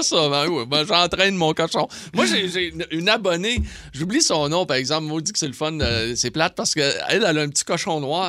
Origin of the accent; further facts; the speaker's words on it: Saguenay, Quebec, Canada; Moi, je viens de Saguenay.